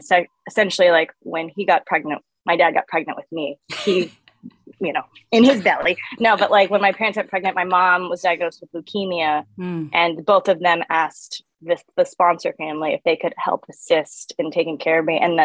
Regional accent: Dallas, Texas, United States; But, you know, I grew up in Dallas in a very, like, well-to-do, predominantly white neighborhood.

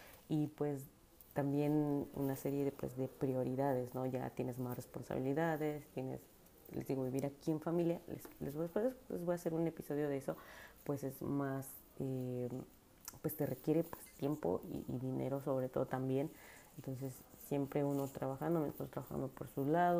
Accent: Mexico; now in United Arab Emirates; yo quiero compartirles mi vivencia aquí como mexicana, trabajando, casada, con familia

